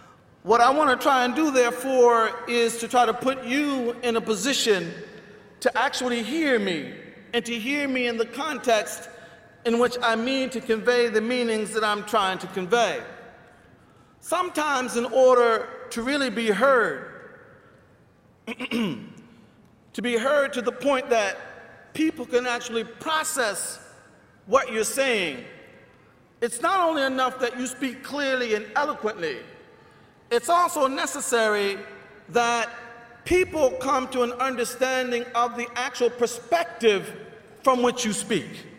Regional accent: United States; I'm a very particular species of Westerner. I'm an American. And so I am a Muslim American.

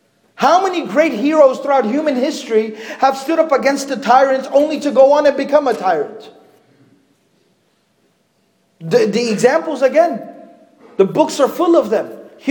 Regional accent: Arlington, Texas, United States; also born or lived in Fort Worth; I was born and raised in Fort Worth in Arlington, Texas.

